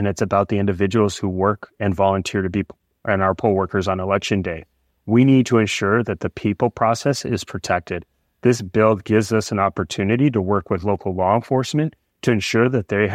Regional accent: Tucson, Arizona, United States; now in Nevada, United States; growing up in Tucson, Arizona, being a lifelong Arizona Wildcat fan, going to the University of Arizona for 9 years. But Nevada is my home.

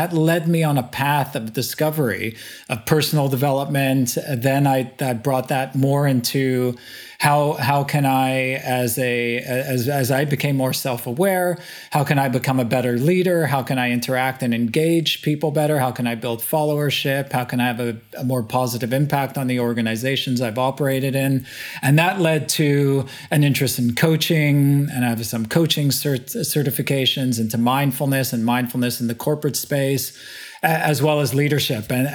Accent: Montreal, Quebec, Canada; moved away; born and bred in Montreal in Canada, always aspired to kind of build my life outside of the community that I grew up in, left Canada in 1992 and kind of haven't been back since.

